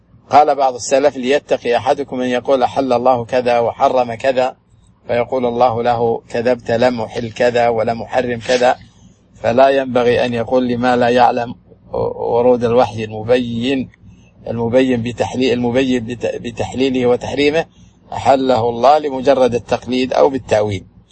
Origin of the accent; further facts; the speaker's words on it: Saudi Arabia; والعمل في الفتوى والقضاء في بلادنا السعودية